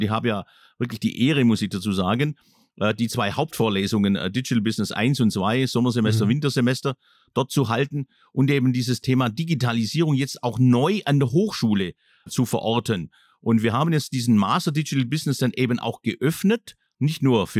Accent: Baden-Württemberg, Germany; accent: Swabian; hier bei den Vollmerwerken in Biberach. Man hört es ja auch in meinem Dialekt

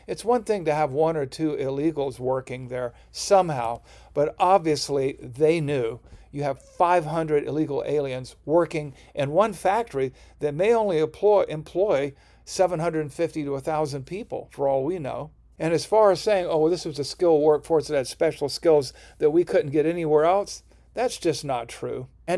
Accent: Savannah, Georgia, United States; And here they are doing it again near Savannah, Georgia, my hometown.

